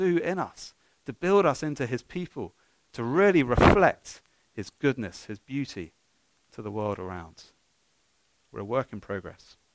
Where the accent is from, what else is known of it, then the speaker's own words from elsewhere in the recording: United Kingdom; I mean, we Brits, well, I speak as a Brit